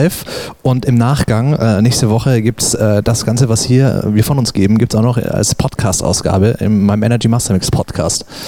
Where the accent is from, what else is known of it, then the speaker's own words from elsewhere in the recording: Southern Germany, Germany; Ja, servus, wie man bei uns in Süddeutschland sagt.